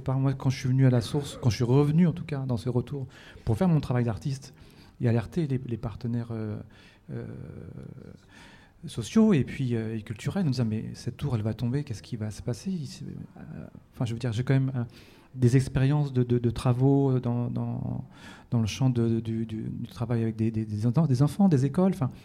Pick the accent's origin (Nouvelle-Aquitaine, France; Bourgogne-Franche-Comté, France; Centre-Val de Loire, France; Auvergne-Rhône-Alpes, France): Centre-Val de Loire, France; Orléans; moi, je suis né à Orléans. Après, on s'est installé à la source.